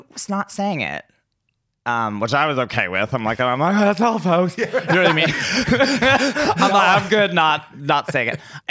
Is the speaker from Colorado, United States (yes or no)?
no; McDonald, Pennsylvania, United States; So I'm originally from McDonald, Pennsylvania